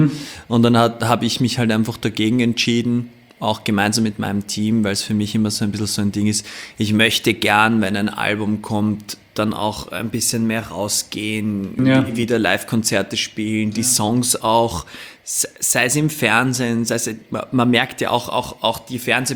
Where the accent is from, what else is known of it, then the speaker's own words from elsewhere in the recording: Vienna, Austria; Und meine Mutter kommt aus Salzburg. Und so war das irgendwie so, ja. Dann geht das auch als Wiener.